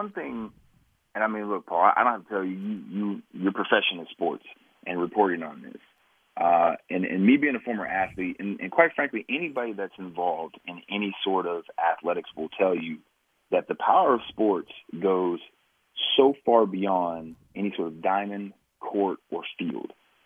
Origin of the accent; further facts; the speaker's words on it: Youngstown, Ohio, United States; I'm like, no, I'm not. I'm from Youngstown, Ohio. I'm not from there.